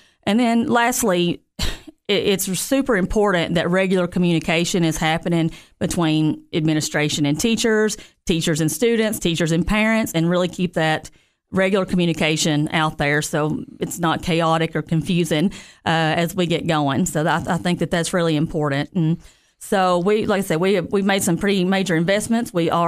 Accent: United States; So I'm graduated from Jackson County High School and born and raised in Jackson County. Moved away for a while and came back.

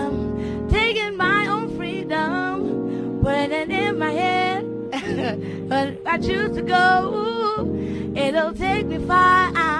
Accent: South Africa; Guys, I'm a South African.

